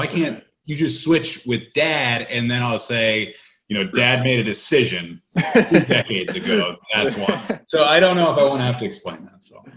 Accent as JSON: {"language": "English", "country": "United States", "said": "I feel like as an American, I don't have an appreciation for small hockey towns in Canada."}